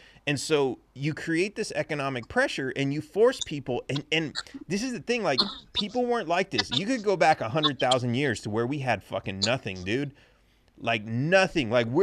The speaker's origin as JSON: {"language": "English", "town": "Los Angeles", "region": "California", "country": "United States", "tie": "born or raised there", "said": "cause I grew up in Los Angeles and I remember hearing like several stories about people who owned exotic cats."}